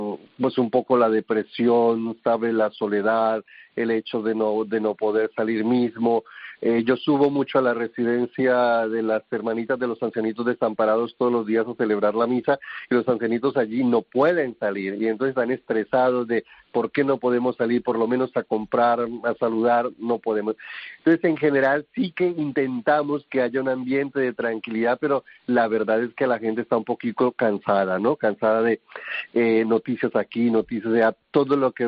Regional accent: Colombia; also born or lived in Kenya

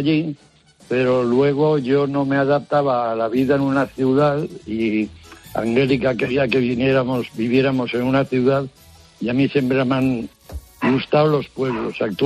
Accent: Valencian Community, Spain; yo soy valenciano

